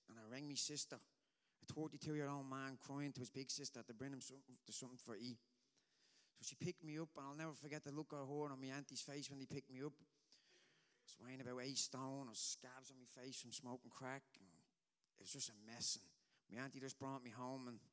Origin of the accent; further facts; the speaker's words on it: Dublin, Leinster, Ireland; I'm 33 years old and I'm from Dublin. I come from a small Catholic family